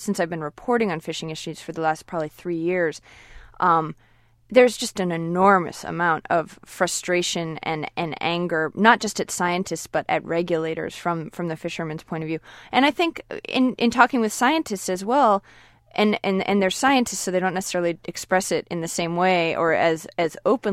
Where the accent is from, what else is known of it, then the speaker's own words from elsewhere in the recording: Gloucester, Massachusetts, United States; Well, I grew up in Gloucester, and though I spent a lot of time on boats when I was young, I don't come from a fishing family.